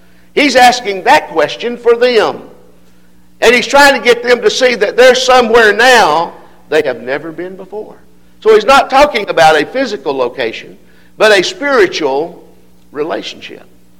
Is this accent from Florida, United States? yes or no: no; Signal Mountain, Tennessee, United States; I grew up on Signal Mountain, Tennessee, and had four sisters and two closets.